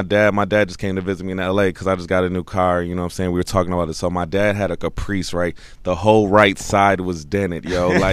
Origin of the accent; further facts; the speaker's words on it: Michigan, United States; also born or lived in Atlanta; We had people that loved the East Coast, so I grew up heavy on